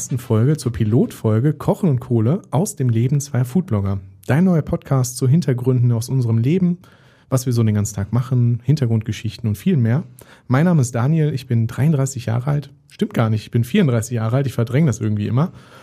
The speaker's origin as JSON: {"language": "German", "town": "Dortmund", "region": "North Rhine-Westphalia", "country": "Germany", "tie": "born or raised there", "said": "Ich bin im Dortmunder Norden groß geworden"}